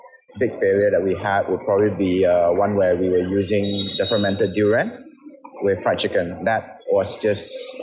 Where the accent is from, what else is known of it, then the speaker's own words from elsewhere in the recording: Malaysia; being a Malaysian, we are so used to being around food and recipes from all different races.